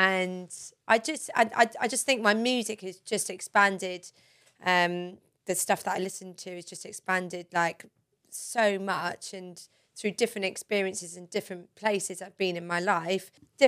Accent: Cheltenham, South West England, United Kingdom; So I was brought up in Cheltenham in Gloucestershire.

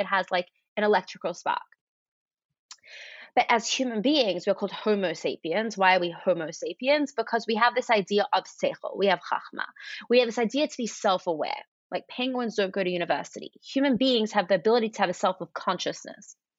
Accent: Sydney, New South Wales, Australia; now in New York, United States; I'm from Sydney, Australia. I live in New York.

